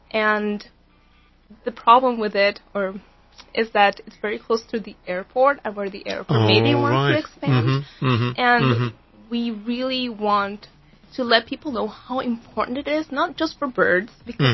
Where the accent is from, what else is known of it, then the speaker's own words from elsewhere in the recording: Caribbean side, Panama; I come from the Caribbean side